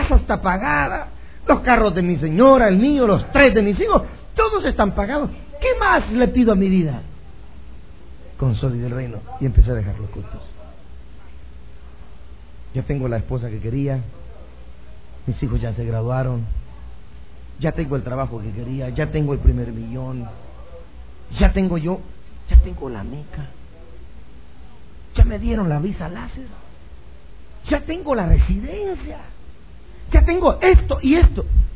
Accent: Santiago de las Manzanas, Mexico; moved away as an adult; vine de mi país, vine de México, vine de Santiago de las Manzanas, por allá

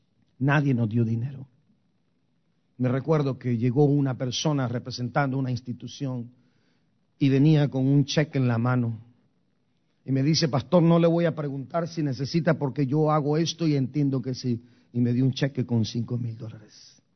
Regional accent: Guatemala; Soy guatemalteco. Y por serlo, muchos me odian.

